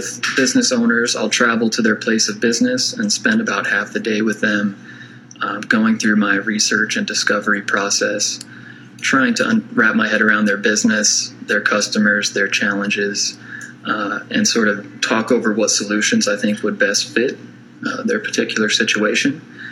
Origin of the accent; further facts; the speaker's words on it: Cherokee, Iowa, United States; Well, I'm from Cherokee. I grew up here. I graduated in the class of 2010. My parents are both business owners in this community